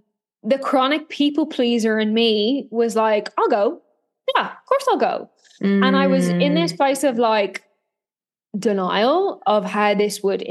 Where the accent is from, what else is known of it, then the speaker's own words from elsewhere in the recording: Ireland; also born or lived in Australia; now in Dubai, United Arab Emirates; So yeah, I'm originally from Ireland.